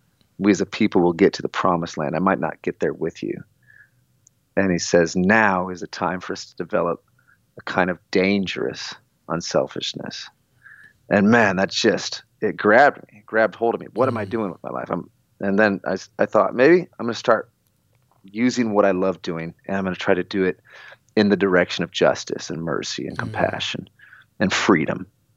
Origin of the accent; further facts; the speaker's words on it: Nebraska, United States; So I grew up in Nebraska, which is in the middle of the United States.